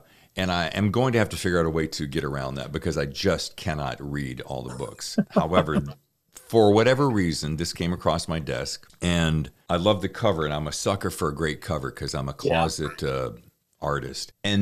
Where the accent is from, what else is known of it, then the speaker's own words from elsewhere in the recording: the South, United States; now in California, United States; this is my third tour of duty in California, I like to call it. I'm from the South, so I can say that.